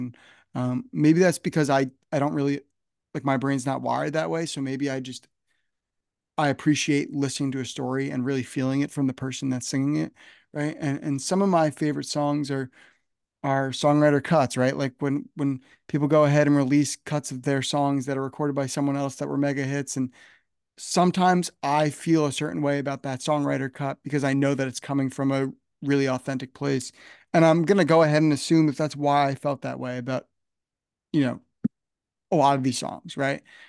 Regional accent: New Jersey, United States; You know, I'm from Northern New Jersey. We didn't grow up the same way.

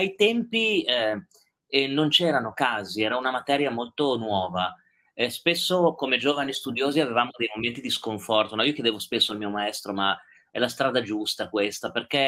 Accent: Emilia-Romagna, Italy; Io sono emiliano, da noi in Emilia c'è un po' la cultura del motore, no?

